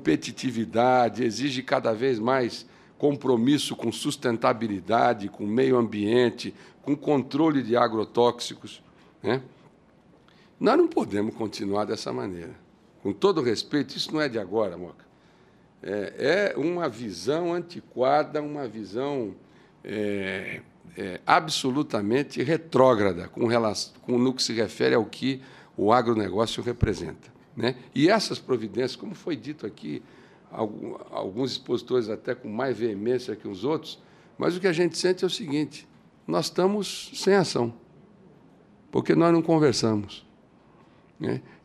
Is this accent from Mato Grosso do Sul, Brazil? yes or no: yes; Mato Grosso do Sul, Brazil; Nós somos de Mato Grosso do Sul, um estado onde o agronegócio tem um papel preponderante